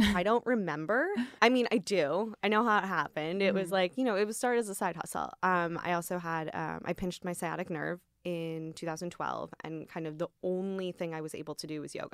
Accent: Midwest, United States; I grew up in the Midwest, and so all my classes were like super, super like preparatory classes, right?

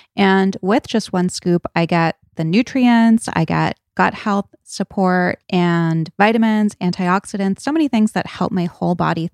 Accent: Rhode Island, United States; I grew up in Rhode Island and I went to high school in Providence and a lot of my friends went to Brown.

